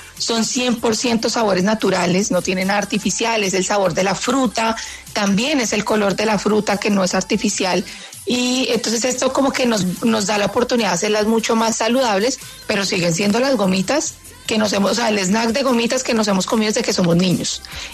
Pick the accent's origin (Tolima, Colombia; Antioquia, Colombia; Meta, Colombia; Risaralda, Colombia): Tolima, Colombia; porque yo soy tolimense y llevo el tamal en la sangre.